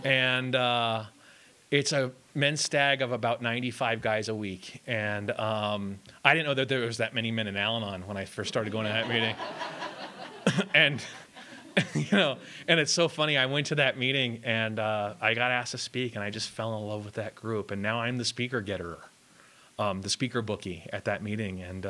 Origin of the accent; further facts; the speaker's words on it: Long Beach, California, United States; And I'm from Long Beach, California. No, I don't know